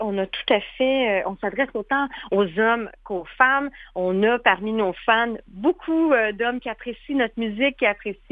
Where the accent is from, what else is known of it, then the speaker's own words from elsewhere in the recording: Thetford Mines, Quebec, Canada; Moi, je suis native de Thetford Mines. Et puis, on s'est rencontrés à Montréal. On habite l'une et l'autre dans la Montérégie maintenant, mais quand même à une certaine heure de distance. Et puis, moi, j'ai fait un détour par Québec.